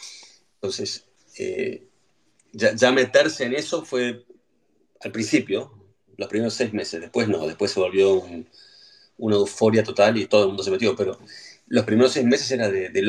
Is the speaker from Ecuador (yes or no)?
no; Argentina; Argentino, viví la mayoría de mi infancia en Argentina, excepto un año y medio que nos fuimos de Argentina, era en el momento de la dictadura militar